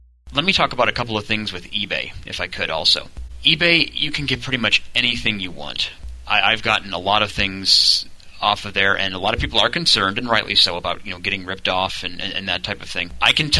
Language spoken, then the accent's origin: English; St. Louis, Missouri, United States; I am from St. Louis, Missouri.